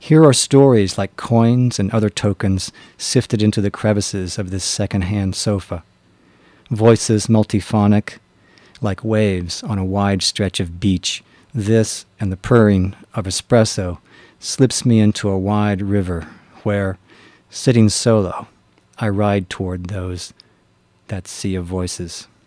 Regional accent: North Carolina, United States; based on a town that I grew up in Eastern North Carolina.

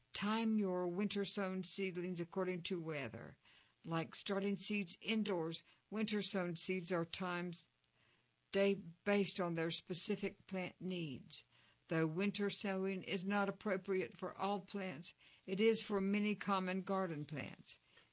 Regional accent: Wisconsin, United States; In cold northern regions like my home state of Wisconsin

